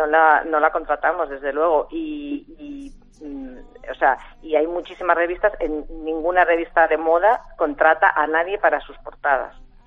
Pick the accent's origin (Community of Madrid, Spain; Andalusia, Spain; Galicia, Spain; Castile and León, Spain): Castile and León, Spain; León; Yo soy de León.